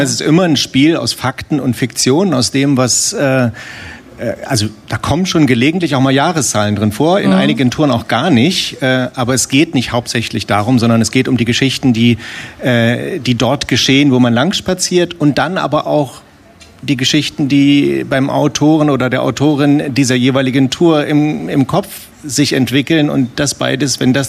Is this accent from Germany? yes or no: yes; East Germany, Germany; Also ich bin ja ein Kind des Ostens